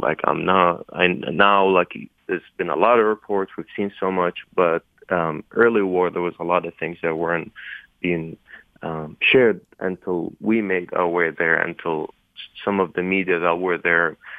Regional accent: United States; when they heard I'm American

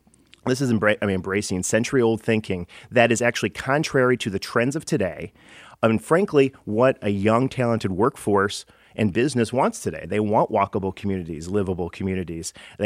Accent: Royal Oak, Michigan, United States; I was born and raised in Royal Oak. I went to Wayne State. I took the bus back and forth.

